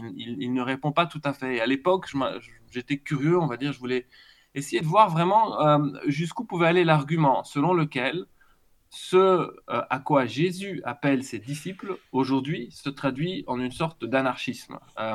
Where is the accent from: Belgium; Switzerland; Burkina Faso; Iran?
Belgium; also born or lived in Greece / France; now in England, United Kingdom; moi, je suis franco-grec, mais j'ai grandi en Belgique, je vis en Angleterre depuis 20 ans. Ça fait que mon français peut sonner correct parfois, mais parfois vraiment pas tout à fait.